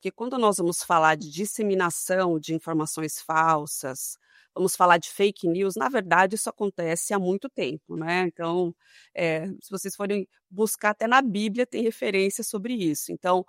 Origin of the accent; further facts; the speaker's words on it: Marília, São Paulo, Brazil; now in Brasília, Brazil; E digo sempre que sou uma menina do interior, né? Sou do interior de São Paulo, sou de Marília, mas vivi aí em 8 cidades diferentes, hoje estou em Brasília, mas com meu pezinho em São Paulo